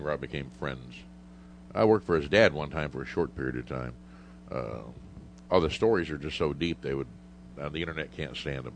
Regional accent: Sarasota, Florida, United States; Sarasota. Sarasota's yeah. my hometown.

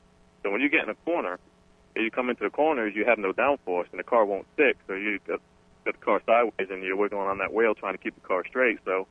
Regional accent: Quincy, Massachusetts, United States; Quincy, Mass. is where I was born and raised.

